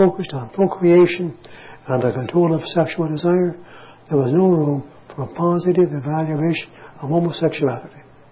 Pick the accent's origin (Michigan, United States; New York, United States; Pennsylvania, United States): Pennsylvania, United States; Pittsburgh; born there; And how well I know the Diocese of Pittsburgh. I was born in the Diocese of Pittsburgh.